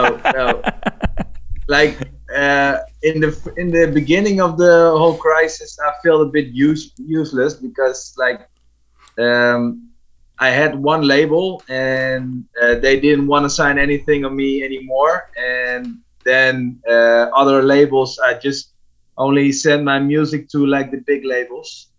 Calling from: Groningen, Netherlands; Groningen. It's the north of the Netherlands.

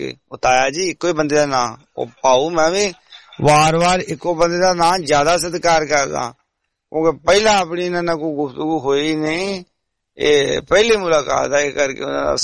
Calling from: Dubai, United Arab Emirates; ਮੈਂ ਦੁਬਈ ਤੋਂ ਆ ਜੀ।

